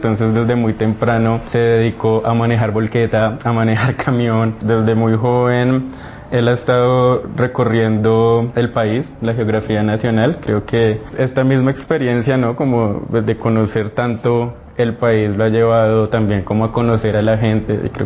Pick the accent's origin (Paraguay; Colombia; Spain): Colombia; Facatativá, Cundinamarca; also born or lived in La Vega; muy temprano, a mis 9 años, salí de La Vega y nos trasladamos a Facatativá. Esto genera como un primer cambio, ¿no? Incluso por el clima, tierra caliente, tierra fría.